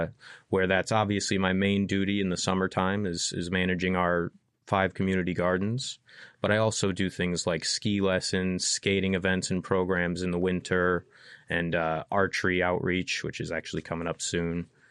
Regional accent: Michigan, United States; moved away; My first job was in Parks and Rec back in my hometown in Michigan.

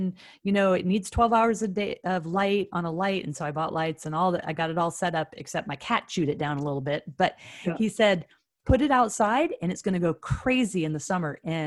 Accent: Anchorage, Alaska, United States; But, you know, my brother and I were Alaskans to the core.

